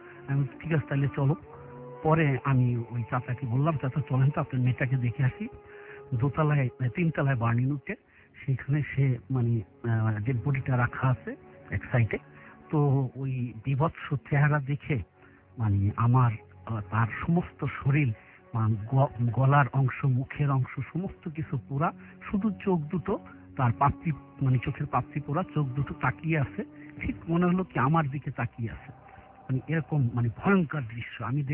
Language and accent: Bangla; Madaripur, Dhaka Division, Bangladesh; আমি মাদারীপুর থেকে এসেছি